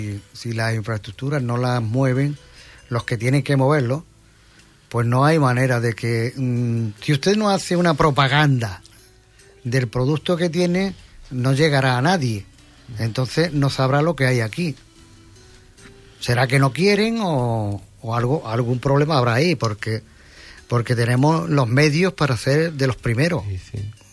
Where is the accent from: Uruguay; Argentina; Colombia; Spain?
Spain; Andalusia; para mí los huelvanos somos, o los onubenses, somos muy apáticos.